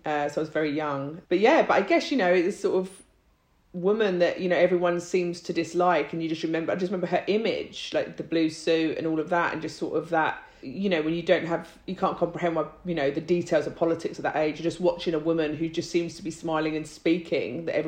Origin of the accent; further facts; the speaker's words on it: London, United Kingdom; I was born here, but, you know, spent a lot of my time in Ireland and, you know, that sort of, so I consider myself Irish. I'm a Londoner, you know, like definitely. But yeah, it does, you know, my parents were immigrants.